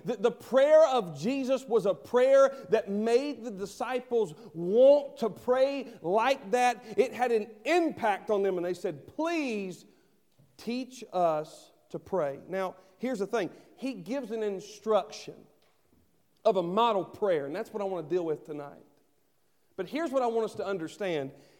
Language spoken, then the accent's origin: English; Henderson, North Carolina, United States; I'm from Henderson, North Carolina. Why? Because that's where my father and my mother are from and where they raised me. It's my home.